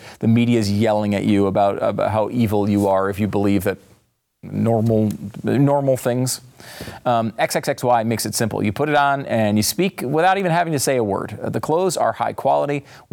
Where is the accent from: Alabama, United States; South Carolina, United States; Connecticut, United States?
Connecticut, United States; I gotta be honest with you. I grew up in Connecticut.